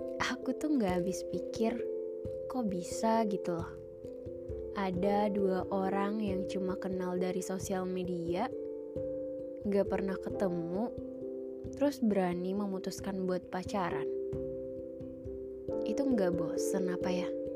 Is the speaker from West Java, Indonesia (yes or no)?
no; Pekanbaru, Riau, Indonesia; Soalnya di sini, di kotaku, di Pekanbaru, itu udah pada ngampus lagi.